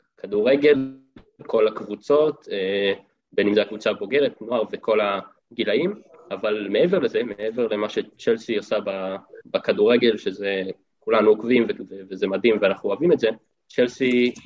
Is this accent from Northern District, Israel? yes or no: no; Tel Aviv, Tel Aviv District, Israel; moved away as an adult; now in London, United Kingdom; אני בן 19, האמת אתמול הייתי בן 19. כרגע חי בלונדון, כבר 5 חודשים. במקור אני מתל אביב, ועברתי לפני 5 חודשים ללונדון בעקבות עבודה של אבא שלי.